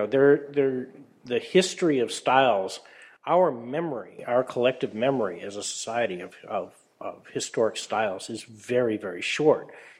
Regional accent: San Jose, California, United States; also born or lived in Sacramento; I grew up in the South Bay area to begin with, San Jose, Saratoga area, and moved to Sacramento because I liked it.

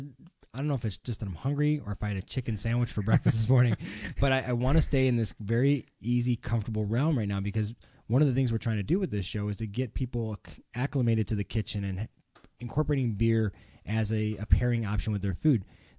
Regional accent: Midwest, United States; You know, I grew up in the Midwest and we have some strawberry fields out there

